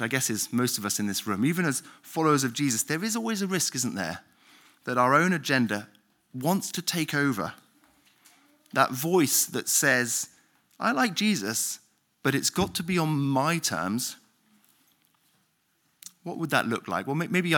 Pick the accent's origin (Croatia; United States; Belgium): Belgium; I grew up in Belgium, a Roman Catholic country where most people have no faith.